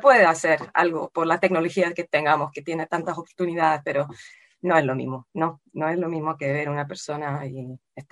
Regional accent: Netherlands; Spanish is a second language; yo soy holandesa, además, entonces en el campo más personal, yo no había visto a mi familia por 1 año y medio

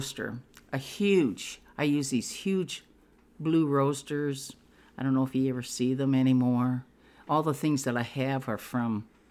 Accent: South Dakota, United States; But because when I grew up in South Dakota like I did, my mom's gardens were huge, huge.

